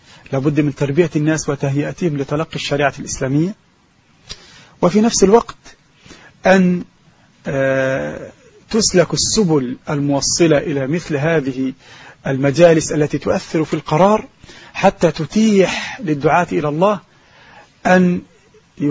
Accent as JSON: {"language": "Arabic", "country": "Egypt", "said": "عندنا في مصر"}